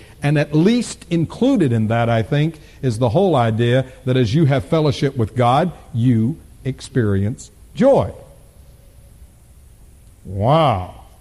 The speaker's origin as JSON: {"language": "English", "region": "Florida", "country": "United States", "tie": "born or raised there", "also_born_or_lived": "Tennessee / Texas", "moved": "as an adult", "said": "Now, you understand, I grew up in Florida, and it didn't snow at all, and I went to college in Tennessee and in Texas, and when it snowed, it had the courtesy to leave."}